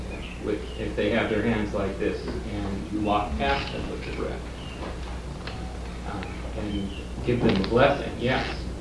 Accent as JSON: {"language": "English", "region": "Minnesota", "country": "United States", "tie": "born or raised there", "said": "I grew up in Minnesota"}